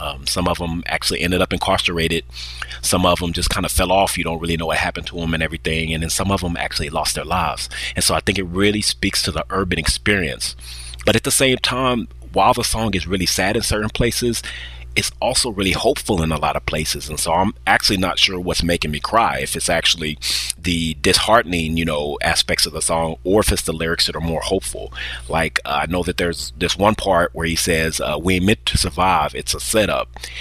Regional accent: Austin, Texas, United States; I'm from Austin, Texas.

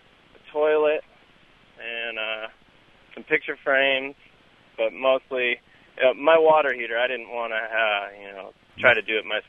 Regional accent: East Coast, United States; Yeah, I grew up on the East Coast

